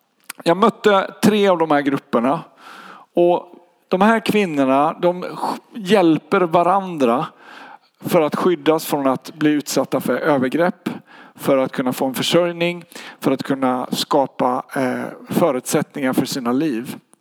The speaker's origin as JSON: {"language": "Swedish", "region": "Småland", "country": "Sweden", "also_born_or_lived": "Örebro", "said": "Jag kommer från Örebro. Jag bor där just nu. Men är ursprungligen från Småland och har varit lite överallt i världen."}